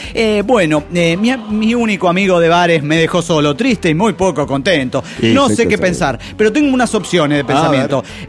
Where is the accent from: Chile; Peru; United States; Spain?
United States; Los Angeles, California; Hola, ¿cómo están? … de Los Ángeles, USA.